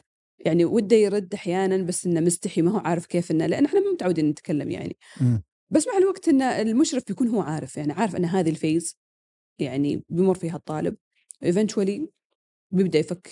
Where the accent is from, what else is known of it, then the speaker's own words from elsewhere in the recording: Saudi Arabia; برامج إحنا عندنا في السعودية أو في أمريكا عندك مواد